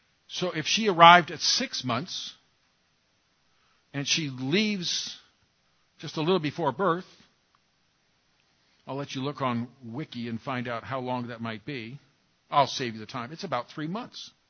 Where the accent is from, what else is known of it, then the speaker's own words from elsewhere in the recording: California, United States; I grew up in California.